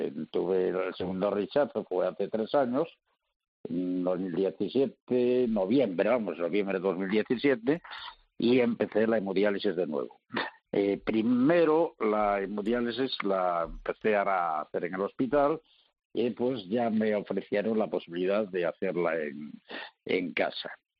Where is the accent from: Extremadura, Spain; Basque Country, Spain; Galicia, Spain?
Galicia, Spain; yo soy del Ayuntamiento de Costeito, en la provincia de Lugo.